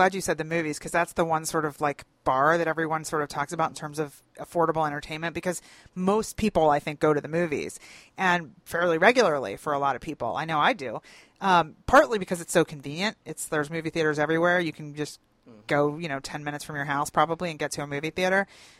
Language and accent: English; Philadelphia, Pennsylvania, United States; I grew up in Philadelphia